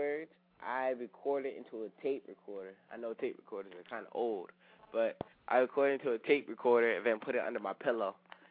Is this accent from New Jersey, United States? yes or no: yes; Hackensack, New Jersey, United States; I guess since I grew up in Hackensack, or I grew up going to the middle school, it was pretty cool to me.